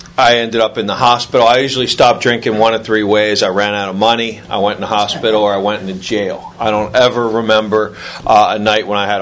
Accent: Ocean City, Maryland, United States; I'm a surfer from Ocean City, Maryland, in my area. Everybody's seen me surf.

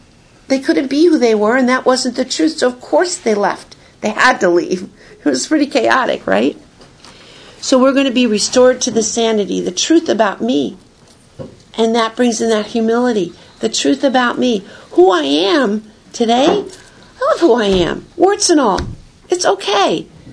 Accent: Wisconsin, United States; I grew up in Wisconsin. My parents were both alcoholic. We moved. I was in eight grammar schools, four high schools.

